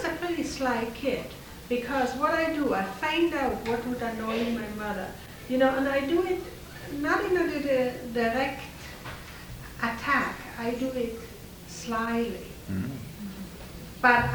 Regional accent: Austria; moved away; Well, I discovered where I was brought up in Austria

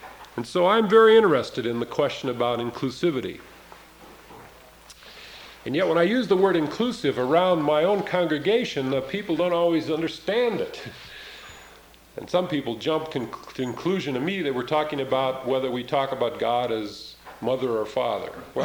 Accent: California, United States; I was born in California, and I lived a good bit of my life in California.

